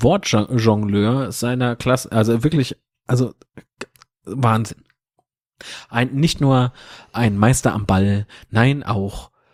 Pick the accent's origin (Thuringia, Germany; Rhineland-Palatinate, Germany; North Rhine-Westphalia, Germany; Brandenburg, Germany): Rhineland-Palatinate, Germany; Kaiserslautern; Es war doch bei uns in Lautern immer schon so, du kannst das Spiel verlieren, Hauptsache du hast gekämpft.